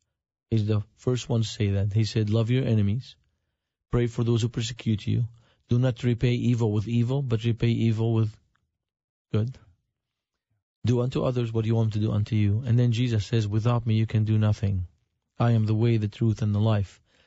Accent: Beirut, Beirut Governorate, Lebanon; The church I grew up in Beirut had a regular prayer meeting

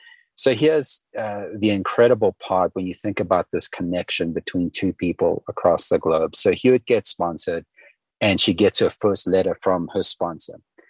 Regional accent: Zimbabwe; on the Zimbabwean side where I grew up in Zimbabwe.

